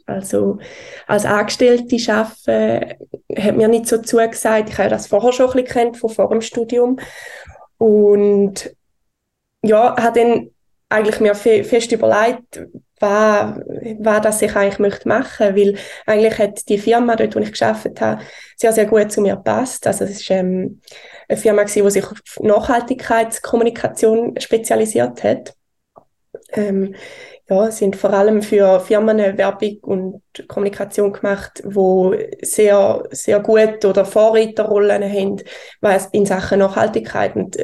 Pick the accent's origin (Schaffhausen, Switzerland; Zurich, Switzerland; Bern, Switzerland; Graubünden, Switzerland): Schaffhausen, Switzerland; ich habe meine Wurzeln in Schaffhausen. Ich bin in Schaffhausen geboren und aufgewachsen und wohne jetzt auch wieder da.